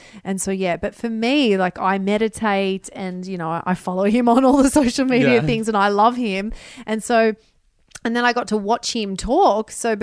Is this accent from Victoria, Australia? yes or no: yes; Melbourne, Victoria, Australia; I'm from Melbourne